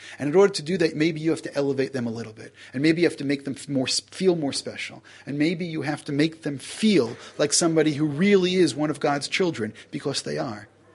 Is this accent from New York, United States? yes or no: yes; Brooklyn, New York, United States; I mean, growing up in Brooklyn, you know, you have some of these big, big buildings in New York.